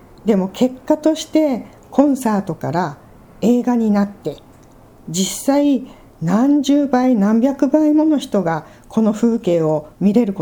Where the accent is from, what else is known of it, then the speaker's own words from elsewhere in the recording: Fukuoka, Japan; 夫が福岡の私の実家への転勤願いを出し、しばらく実家でお世話になることになりました。